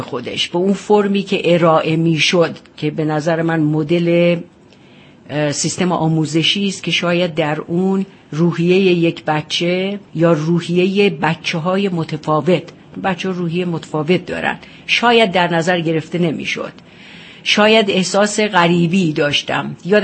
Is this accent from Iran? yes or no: yes; northern Iran, Iran; در این حال که بچگیم رو من خیلی در طبیعت شمال گذروندم